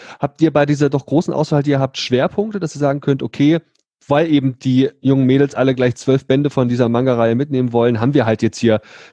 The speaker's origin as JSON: {"language": "German", "town": "Erfurt", "region": "Thuringia", "country": "Germany", "tie": "born there", "said": "ich bin ja gebürtiger Erfurter und habe da natürlich auch entsprechende Bezüge und Erfahrungen dazu."}